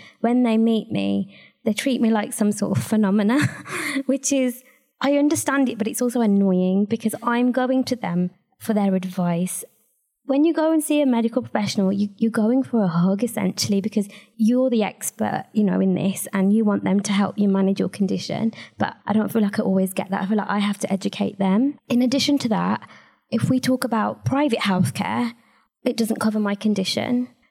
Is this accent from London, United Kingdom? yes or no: no; Birmingham, West Midlands, United Kingdom; So I'm a Brummie originally. Came down to Great Ormond Street.